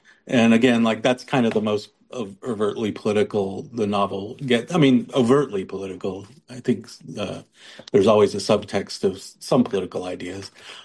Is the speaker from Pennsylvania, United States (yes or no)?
no; Las Vegas, Nevada, United States; I think a lot of people say they see that I grew up in Vegas, and but I'm not like a Vegas guy.